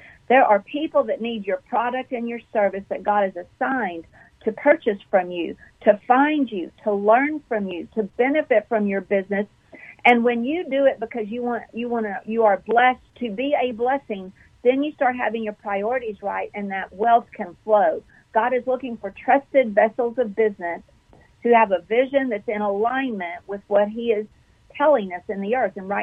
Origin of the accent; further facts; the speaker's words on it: Texas, United States; accent: Texas; now in Kansas City, United States; It's been 12 years now in Kansas City from Texas. I'm a transplant. I still got my Texas accent.